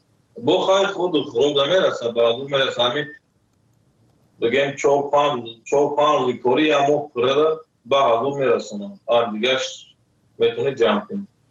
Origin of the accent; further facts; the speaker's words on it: Tajikistan; moved away as an adult; now in South Korea; سال 2015 از تاجیکستان آمدم.